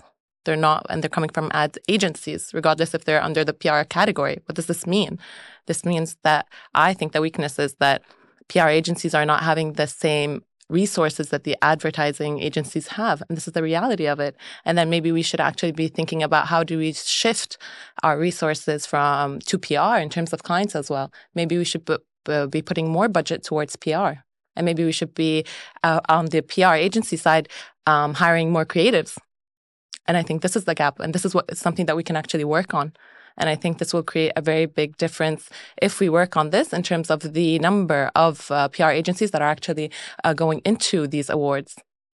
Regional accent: Syria; And when we told them that I'm originally Syrian and my partner is originally Palestinian and our campaign didn't really reflect

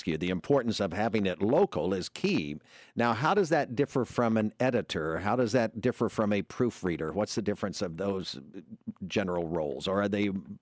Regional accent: Macon, Missouri, United States; I grew up in Macon, Missouri.

